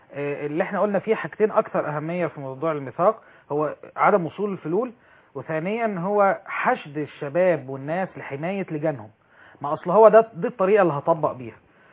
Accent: Egypt; احنا كلنا مصريين

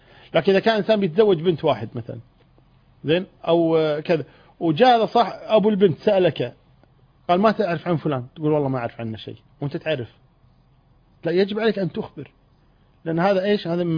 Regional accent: Kuwait; إحنا نسمي عندنا بالكويت

